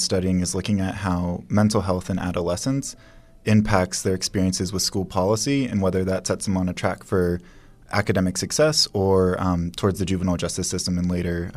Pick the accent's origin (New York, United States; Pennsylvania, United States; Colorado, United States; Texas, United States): Pennsylvania, United States; I grew up in East Liberty.